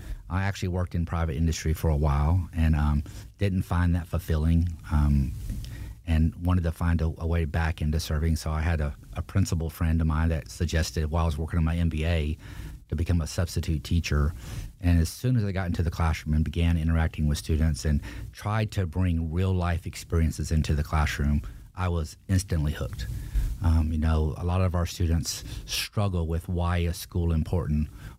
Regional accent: Columbus, Georgia, United States; but I will say that I ended up at Fort Benning, Georgia, Columbus, Georgia, and that's where I spent what high school experience I had.

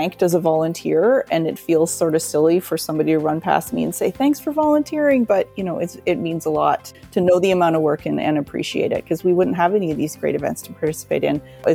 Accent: Ontario, Canada; now in Winnipeg, Canada; I grew up in Ontario in Muskoka, and my parents and family still live there. But my husband and two kids and two dogs currently live in Winnipeg.

